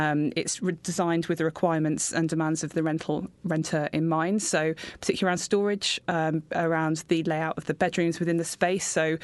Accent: United Kingdom; We assumed, being British, that people would prefer to have some distance between their bedrooms.

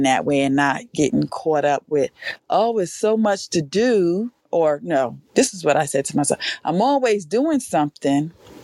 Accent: Newark, New Jersey, United States; I am hailing from Newark, New Jersey.

